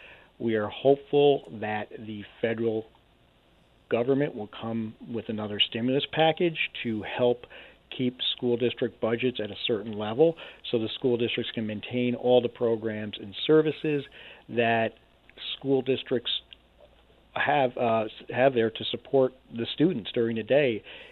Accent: Loudonville, New York, United States; born there; I was born right outside of Albany, New York, in Loudonville.

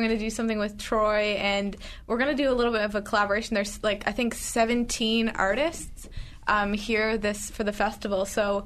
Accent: New Brunswick, Canada; I'm from New Brunswick. So I live in the Moncton area of New Brunswick. So very, very east coast. I'm like 30 minutes from the ocean.

